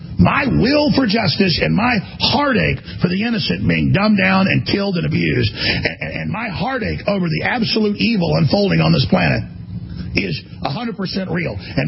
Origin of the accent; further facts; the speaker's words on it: Texas, United States; Because I'm organic. I came from Texas.